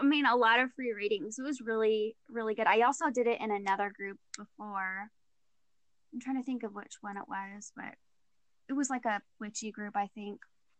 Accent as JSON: {"language": "English", "region": "Illinois", "country": "United States", "said": "I'm from Illinois"}